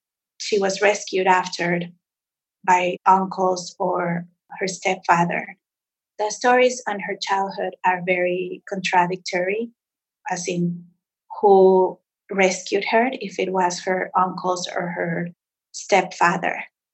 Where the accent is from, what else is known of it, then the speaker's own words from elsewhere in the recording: Mexico City, Mexico; I grew up in Mexico City and had never heard of a serial killer in Mexico.